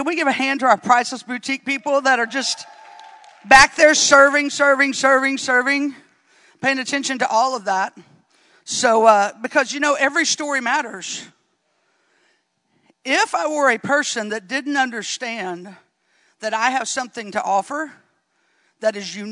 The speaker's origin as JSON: {"language": "English", "region": "Arkansas", "country": "United States", "said": "I'm going to ask Arkansas just because I'm from Arkansas, if you'll indulge me."}